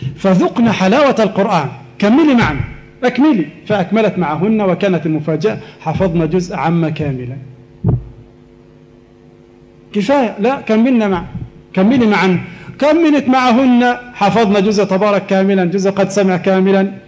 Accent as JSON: {"language": "Arabic", "country": "Egypt", "said": "وعندنا في مصر يعني المشاغل قليلة شيء، لا سيما في القرى، نحن أبناء قرى وأرياف تساوي البدو عندكم هنا"}